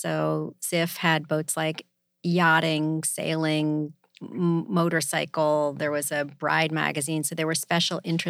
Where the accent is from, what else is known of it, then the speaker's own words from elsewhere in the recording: Boston, Massachusetts, United States; So I was raised in Boston, but my whole family is actually from San Francisco. My parents were raised in San Francisco.